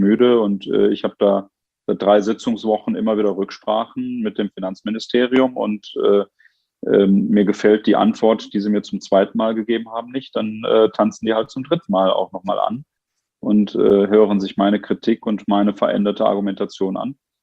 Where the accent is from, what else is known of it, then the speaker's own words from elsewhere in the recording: Homberg, North Rhine-Westphalia, Germany; born there; ich bin gebürtiger Homberger. Ja. Das ist nach Duisburg eingemeindet worden.